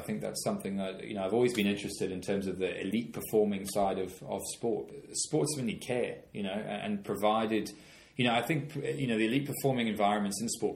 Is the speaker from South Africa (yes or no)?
yes; South Africa; I grew up in South Africa.